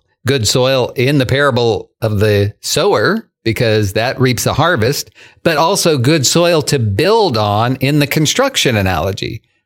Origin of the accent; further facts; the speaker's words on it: Illinois, United States; I'm from Illinois, so there are areas of mines. You have mine subsidence.